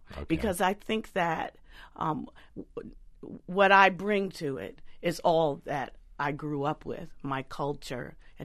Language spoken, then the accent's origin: English; Detroit, Michigan, United States; Not in Dearborn, in Detroit. I grew up in Detroit.